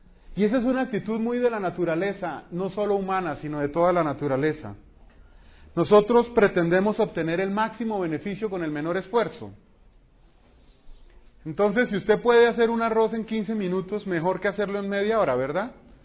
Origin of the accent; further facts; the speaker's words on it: Bogotá, Bogotá Capital District, Colombia; born there; En la costa atlántica, de donde provengo, pues mis padres son de allá, nosotros nacimos aquí en Bogotá